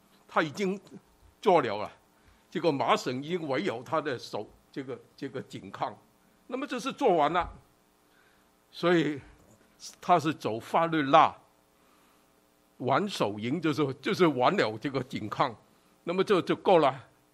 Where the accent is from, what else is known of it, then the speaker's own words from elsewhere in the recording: Hong Kong; 我还记得我从香港来，香港从前有死刑